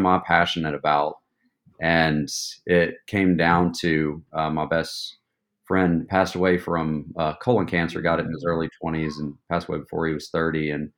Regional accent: Knoxville, Tennessee, United States; I'm originally from East Tennessee, Knoxville, born and raised, went to University of Tennessee

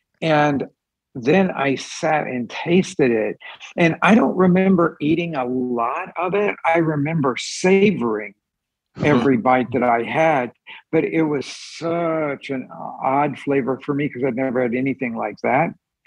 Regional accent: Oklahoma City, Oklahoma, United States; I grew up in Oklahoma City in a barbecue restaurant, which has its own incredible smells

